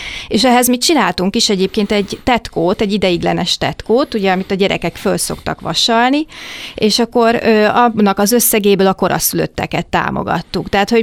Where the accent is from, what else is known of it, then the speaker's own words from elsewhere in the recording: Pécs, Baranya, Hungary; de hát én pécsi vagyok